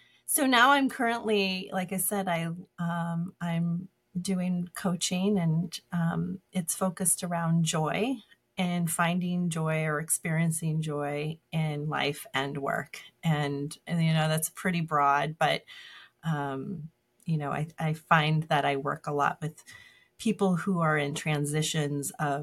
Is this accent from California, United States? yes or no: yes; San Diego, California, United States; moved away as an adult; also born or lived in North Carolina; I currently live in Massachusetts. I've been here since 99, went to school in North Carolina, and I was born and raised in San Diego, which is my home and where I dream of being again someday.